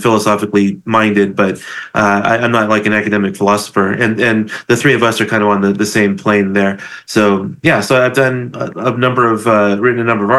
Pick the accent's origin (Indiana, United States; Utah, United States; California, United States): California, United States; moved away as an adult; now in Las Cruces, United States; I'm actually from California. I lived out there for the first 40 years of my life.